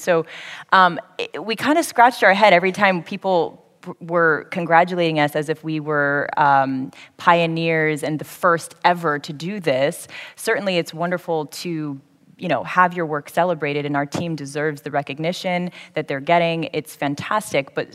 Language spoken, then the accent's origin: English; United States; Trust me. Like, I'm American.